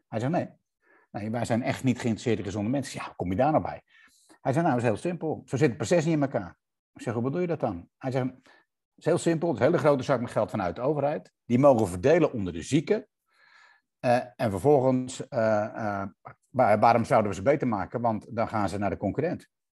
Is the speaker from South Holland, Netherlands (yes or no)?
yes; Reeuwijk, South Holland, Netherlands; born there; ik ben 61 jaar oud. Ik ben een Zuid-Hollander. Ik ben geboren in Reeuwijk.